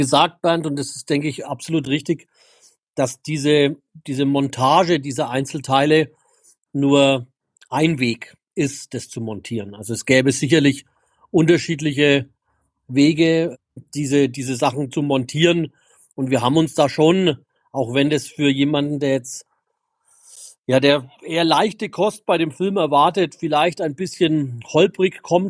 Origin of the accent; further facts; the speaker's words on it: Nuremberg, Bavaria, Germany; weil da fühlt man sich als Nürnberger so gut